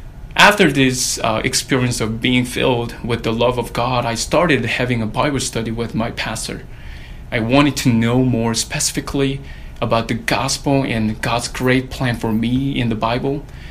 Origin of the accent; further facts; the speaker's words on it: South Korea; back in those days when I was growing up in South Korea, no one actually checked on me for my salvation, and I was being just a good church boy.